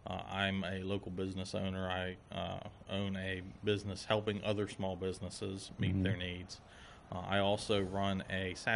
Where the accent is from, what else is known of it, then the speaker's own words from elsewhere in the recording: Smithsburg, Maryland, United States; now in Boonsboro, United States; I'm from Smithsburg.